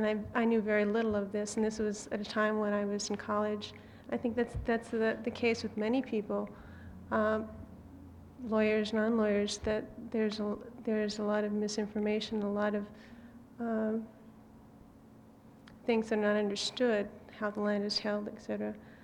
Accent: Anchorage, Alaska, United States; As a means of introduction, I am a Nubat. I grew up here in Anchorage, recent law graduate

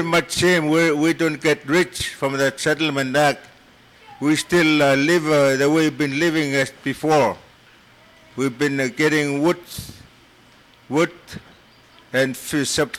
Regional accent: Kotlik, Alaska, United States; and I'm from Kotlik

